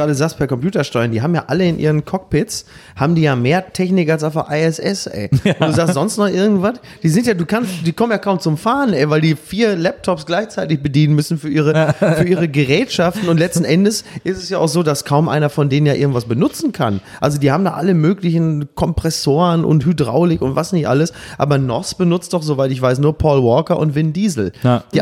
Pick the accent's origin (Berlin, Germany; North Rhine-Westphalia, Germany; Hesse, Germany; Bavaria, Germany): North Rhine-Westphalia, Germany; Castrop-Rauxel; Kann das sein, dass sie im Ruhrgebiet, wo ich herkomme, in den 50ern ganz viele Autofilme gedreht haben?